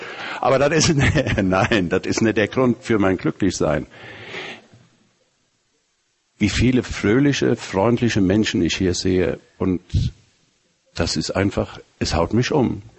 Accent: Siegen, North Rhine-Westphalia, Germany; ich komme aus Siegen ursprünglich.

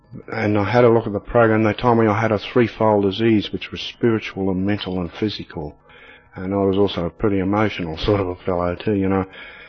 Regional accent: Queensland, Australia; I'm an alcoholic. And hi, I'm from Queensland. I belong to a Woodbridge group in Brisbane currently

